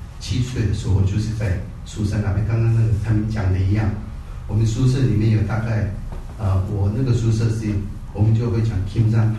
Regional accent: India; 我是那个在印度出生的第二代西藏人，在印度出生，在印度读书，然后在印度长大。

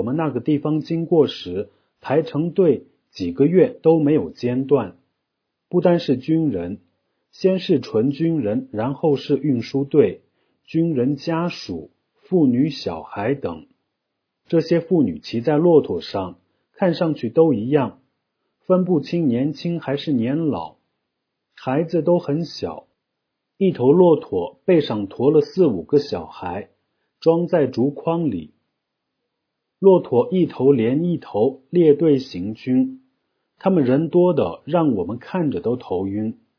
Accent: Darlag, Qinghai, China; 在我的家乡，解放军也在达日县建了军营，

